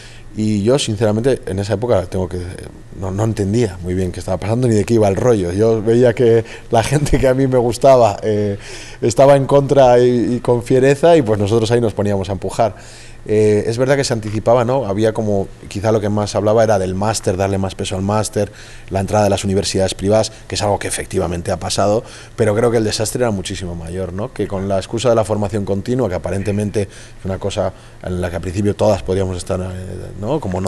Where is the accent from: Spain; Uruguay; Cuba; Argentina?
Spain; Basque Country; cuando me identificaban como vasco enseguida era una anécdota